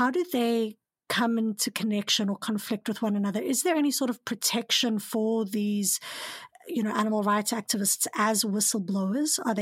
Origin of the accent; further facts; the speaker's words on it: South Africa; I'm from South Africa. I'm from a country in which civil disobedience was a very important part of our history and where we are today.